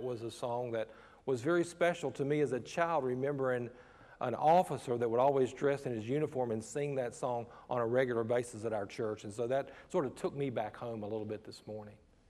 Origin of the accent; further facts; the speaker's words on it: West Virginia, United States; I remember I've gone back a couple times to see the house where I grew up in West Virginia.